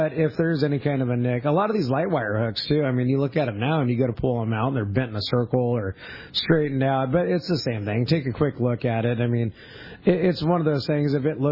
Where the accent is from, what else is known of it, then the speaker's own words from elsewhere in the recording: Fillmore, California, United States; also born or lived in Ventura; originally I grew up in Fillmore, up in Ventura County, out by Magic Mountain. Fished as a kid, moved from Fillmore to Ventura when I was like 9, and I hated it.